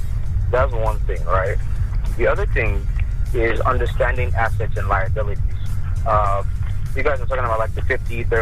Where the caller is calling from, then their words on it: Ajawa Estate, Nigeria; I'm calling from Ajawa Estate.